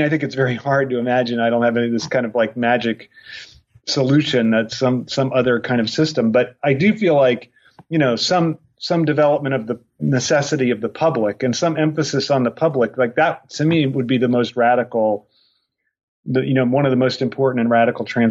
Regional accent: Ireland; I am Irish.

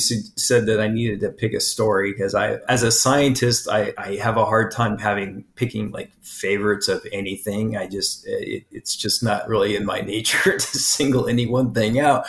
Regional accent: Portland, Oregon, United States; And I grew up in Portland, Oregon

